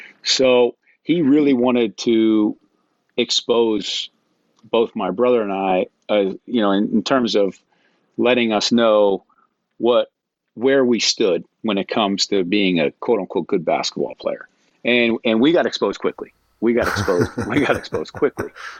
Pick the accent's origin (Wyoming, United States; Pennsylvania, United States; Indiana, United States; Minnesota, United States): Pennsylvania, United States; Philadelphia; So my father is from Philadelphia. We grew up in Philadelphia.